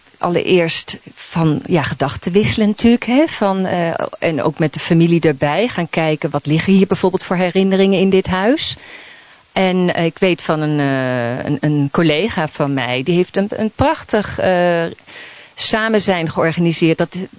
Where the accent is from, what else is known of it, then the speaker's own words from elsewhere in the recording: North Brabant, Netherlands; also born or lived in Holland; Ik ben in Brabant opgegroeid, ben eigenlijk echt een Hollandse. Ik kom uit echt het Holland, maar wij verhuisden naar Brabant.